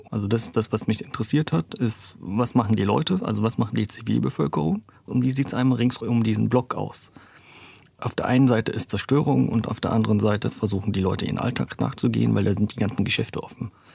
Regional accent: Damascus, Damascus Governorate, Syria; moved away as an adult; 1979 ging es dann nach Damaskus zurück und ich bin dann 1984 in Damaskus geboren worden, wo ich auch durchgehend bis 2008 gelebt habe.

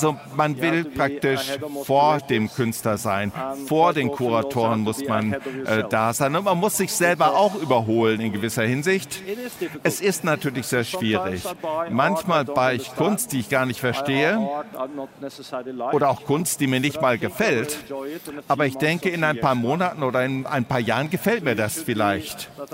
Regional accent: Norway; als Norweger, also wir sind ja eigentlich privilegiert

